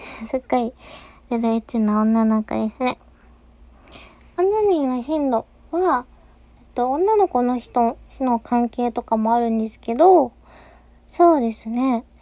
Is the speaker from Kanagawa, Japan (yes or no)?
yes; Yokohama, Kanagawa, Japan; 生まれた場所、出身地は、横浜ですね。神奈川県横浜市で生まれ育ちました。